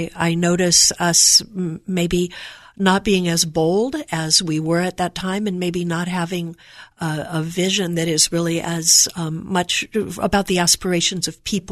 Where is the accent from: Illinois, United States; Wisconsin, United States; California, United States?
California, United States; San Jose; And I remember seeing Cupertino changing because I grew up in San Jose